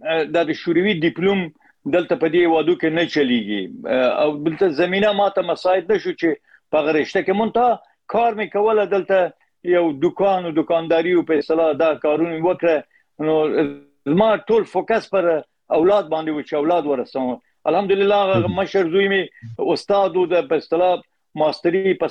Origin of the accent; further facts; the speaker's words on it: Herat, Afghanistan; born there; په هرات کې پیدا شوم